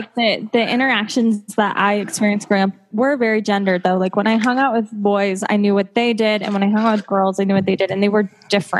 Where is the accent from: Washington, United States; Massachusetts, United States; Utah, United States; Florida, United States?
Utah, United States; because I grew up in Utah. I have family from rural areas, and so they're encouraging everyone to go hunting